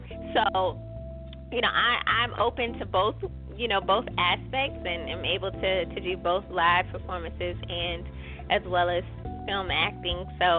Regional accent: Newport News, Virginia, United States; Absolutely, because I'm from Newport News.

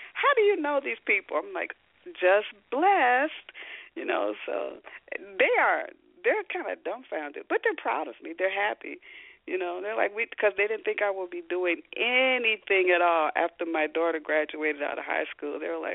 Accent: Chicago, Illinois, United States; I was born and raised in Chicago, the big city, and it was, you know, we were poor. We lived in the ghetto.

